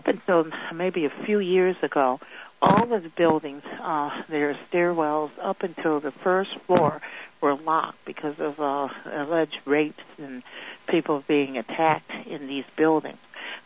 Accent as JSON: {"language": "English", "region": "Illinois", "country": "United States", "said": "I'm a whistleblower from Illinois."}